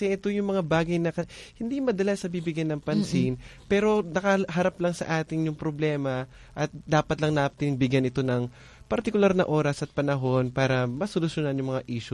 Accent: Manila, Metro Manila, Philippines; kami ni Bianca, taga Maynila, taga Metro Manila kami.

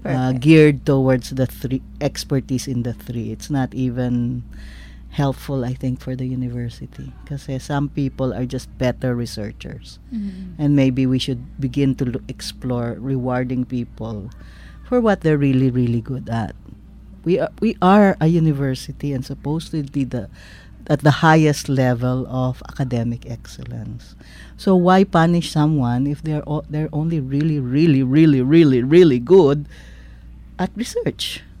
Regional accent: Metro Manila, Philippines; I grew up in Area 1.

